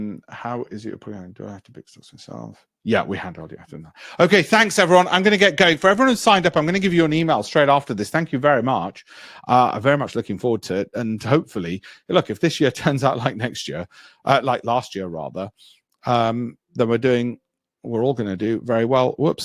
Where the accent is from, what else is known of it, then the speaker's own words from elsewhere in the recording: Armley, Yorkshire and the Humber, United Kingdom; I grew up in Armley without a silver spoon.